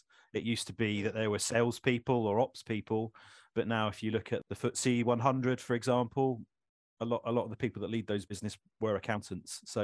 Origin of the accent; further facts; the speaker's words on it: South West England, United Kingdom; I'm from the Southwest originally.